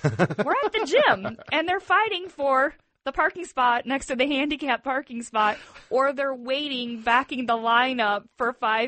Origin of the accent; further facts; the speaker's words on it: Michigan, United States; now in Las Vegas, United States; I think I grew up in Michigan. We knew all of our neighbors.